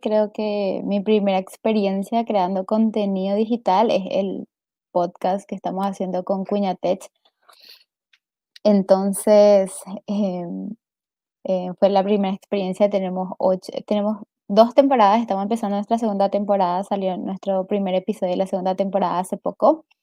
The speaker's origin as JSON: {"language": "Spanish", "country": "Paraguay", "said": "soy de Paraguay"}